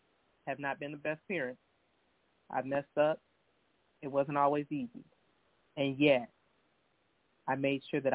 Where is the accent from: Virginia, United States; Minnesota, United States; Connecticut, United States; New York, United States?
Minnesota, United States; I'm from Minnesota.